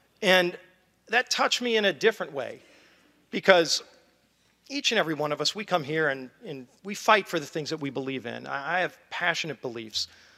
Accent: Louisiana, United States; I'm from South Louisiana, and we believe you work hard and you play hard and joie de vivre.

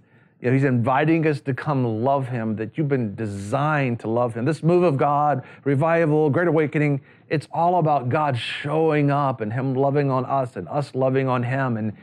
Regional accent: Tallahassee, Florida, United States; born there; I was born in Tallahassee, Leon County.

